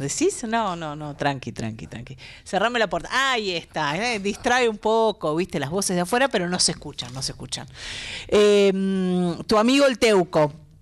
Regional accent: Bahía Blanca, Buenos Aires Province, Argentina; Bueno, yo soy de Bahía Blanca, así que no me digas.

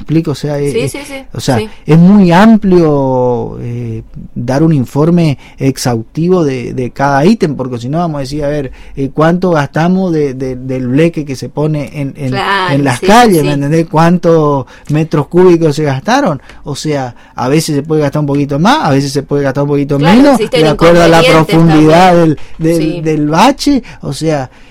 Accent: Paso de los Libres, Corrientes, Argentina; nosotros nos criamos en Paso de los Libres

